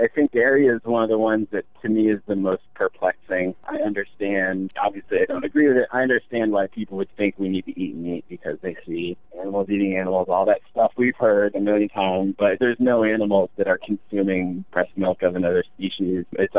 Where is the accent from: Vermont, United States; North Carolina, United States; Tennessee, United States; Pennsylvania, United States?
Vermont, United States; Burlington; I grew up mostly in Burlington, Vermont, so I was surrounded by dairy cows